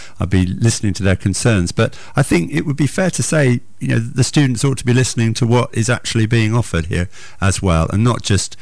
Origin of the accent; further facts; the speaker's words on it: South Croydon, London, United Kingdom; I come from South Croydon, and the Conservatives always won there with a huge majority, about 20,000-30,000